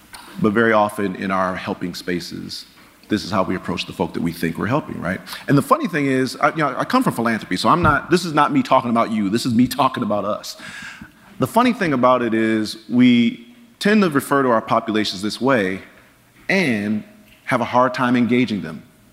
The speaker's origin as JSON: {"language": "English", "town": "Pontiac", "region": "Michigan", "country": "United States", "said": "I'm from Pontiac, my father wasn't in the house, community was dangerous"}